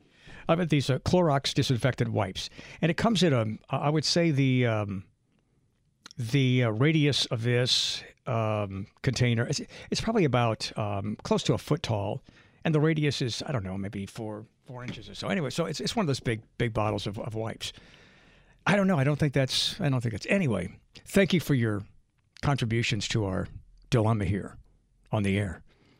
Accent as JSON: {"language": "English", "town": "New Orleans", "region": "Louisiana", "country": "United States", "tie": "born or raised there", "said": "And it always seemed to me, growing up in New Orleans, that the blackface in Zulu was kind of a mockery of what blacks had to do a long time ago."}